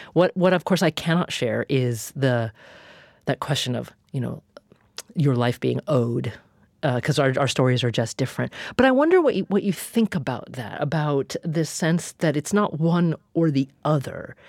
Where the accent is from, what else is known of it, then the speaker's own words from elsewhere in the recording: Corvallis, Oregon, United States; Happened to be my hometown of Corvallis, Oregon.